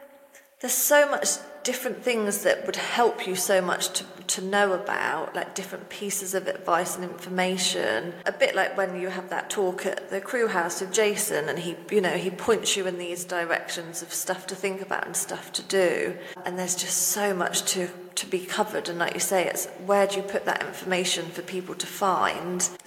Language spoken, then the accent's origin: English; Poole, South West England, United Kingdom; Like, I'm from Poole, so I didn't have to get Arlo looked after for too long, but I just couldn't make it as far as London.